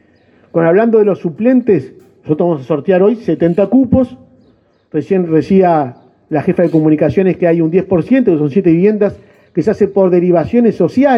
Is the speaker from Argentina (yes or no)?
no; San Ramón, Canelones, Uruguay; yo soy de San Ramón, me llena de satisfacción estar acá, me crié en este pueblo